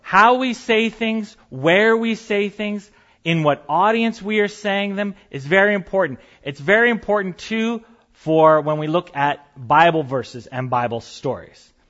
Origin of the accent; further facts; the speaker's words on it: California, United States; I am from Northern California.